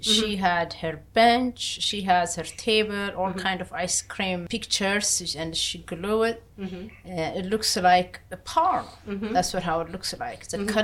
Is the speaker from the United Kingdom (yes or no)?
no; Ethiopia; English is a second language; now in New Jersey, United States; I'm from Ethiopia. I came to United States 1996 April.